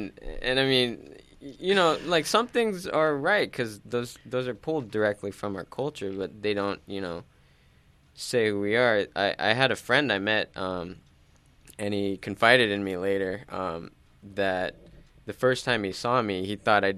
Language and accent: English; Visalia, California, United States; growing up in Visalia, the Central Valley, I was always the kid that, you know, people would cheat on the math tests on